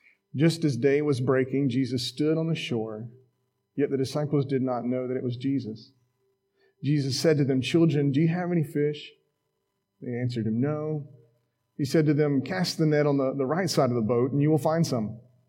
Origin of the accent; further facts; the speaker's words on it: Somerville, Massachusetts, United States; I grew up here in Somerville, I never knew there was so many different ethnic groups and languages spoken right here.